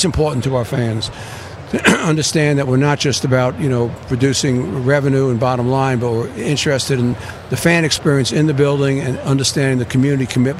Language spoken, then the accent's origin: English; New York, United States; moved away as an adult; now in Atlanta, United States; I left physically in New York when I was 20, 21 years old. But emotionally, you never leave New York.